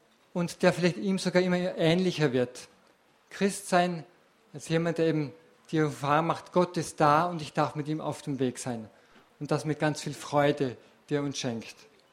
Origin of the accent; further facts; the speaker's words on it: Hohenems, Vorarlberg, Austria; Ich komme aus Hohenems, also aus Vorarlberg